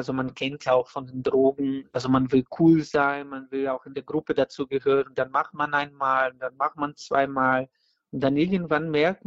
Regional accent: Brazil; German is a second language; Weil für mich als Brasilianer, das Wort Sucht hat viel zu tun mit der Sehnsucht.

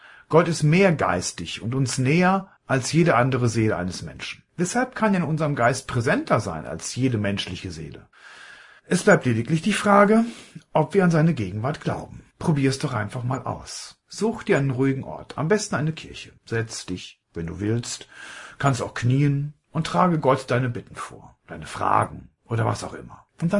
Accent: Kleve, North Rhine-Westphalia, Germany; die Erlebnisse eines Pfarrers aus meiner Heimat in Kleve, Fritz Leinung.

